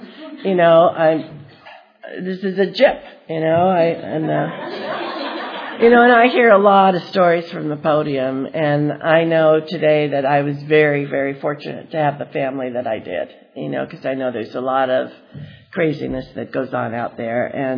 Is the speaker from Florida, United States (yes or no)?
no; California, United States; I am a Valley girl. I was born and reared in the San Fernando Valley.